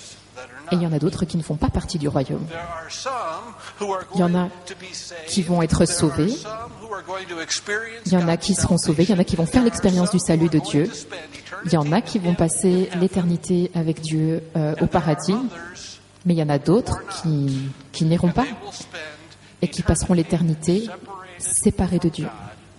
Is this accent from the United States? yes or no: yes; United States; je viens des États-Unis d'Amérique, et c'est un pays où, ok, toutes les cultures sont différentes